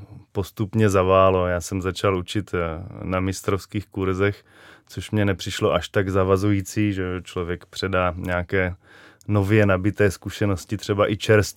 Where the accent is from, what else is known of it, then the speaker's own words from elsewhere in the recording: Brno, South Moravian Region, Czechia; also born or lived in Kyjov; now in Prague, Czechia; Vyrůstal jsem v Brně a teďka již delší dobu na dny žiju v Praze.